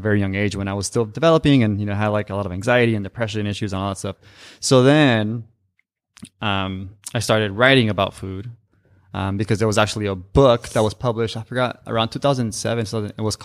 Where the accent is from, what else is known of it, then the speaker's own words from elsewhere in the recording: Los Angeles, California, United States; growing up in East LA and like poor